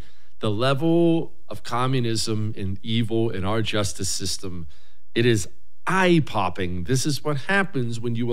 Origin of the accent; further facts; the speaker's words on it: Steubenville, Ohio, United States; born there; You know, I was born in Steubenville, Ohio. You don't know where Steubenville is. It's down in southeastern Ohio, down right along the Ohio River.